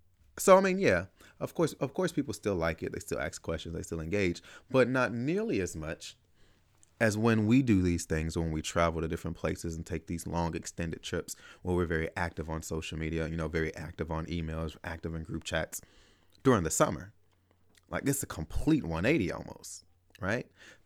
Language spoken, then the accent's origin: English; Chicago, Illinois, United States; I'm from Chicago. My business partner is from St. Louis.